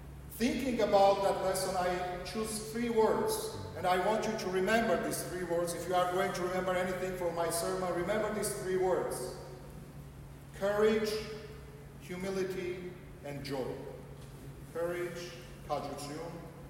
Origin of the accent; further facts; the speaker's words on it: United States; as Armenian Christians, as American Armenians